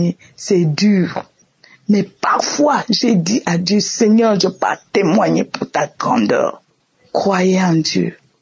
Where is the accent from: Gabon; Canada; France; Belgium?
Gabon; now in Brazzaville, Congo; Je suis une servante de Dieu et je suis gabonaise. J'habite à Brazzaville.